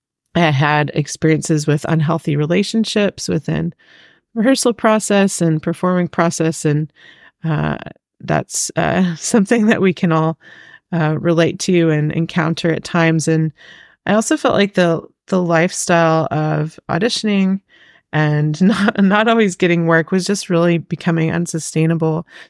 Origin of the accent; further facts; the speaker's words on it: Hungary; I grew up in Hungary, in Europe, and we didn't have the typical American experience of a school musical that you could be a part of growing up.